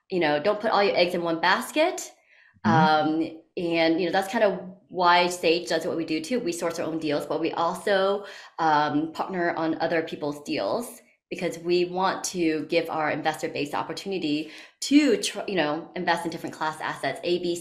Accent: Maryland, United States; moved away as an adult; That's why I moved from Maryland to California, to LA for college, because I wanted to kind of get away from the cold for a bit and stay there for 4 years.

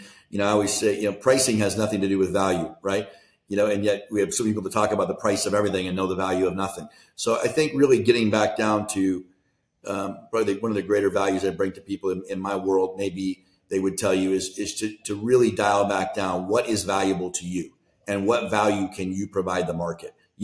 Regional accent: Washington, United States; I grew up in the Pacific Northwest in a very small town, about 2 hours outside of Seattle, Washington

